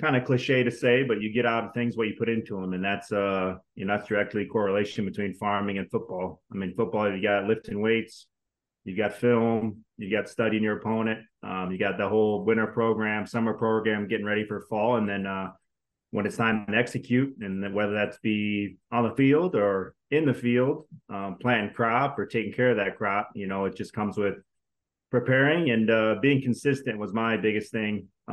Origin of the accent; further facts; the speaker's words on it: Iowa, United States; Yeah, from Iowa. They're like, oh, are you a farmer? I'm like, well, yeah, I came from a farm.